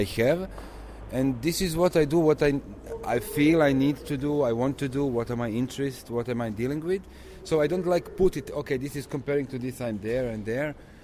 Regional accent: Croatia; English is a second language; I come from Croatia.

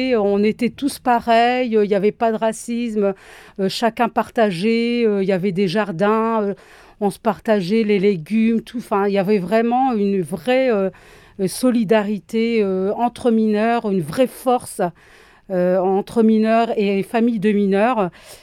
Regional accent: Vieux-Condé, Hauts-de-France, France; je travaille à la région Hauts-de-France. Je suis originaire de Vieux-Condé, dans le Valenciennois, à proximité de la Belgique.

